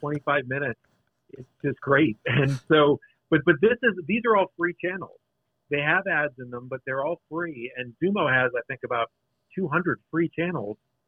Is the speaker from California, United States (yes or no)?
no; Pittsburgh, Pennsylvania, United States; like I'm from Pittsburgh originally. I'm a Steelers fan.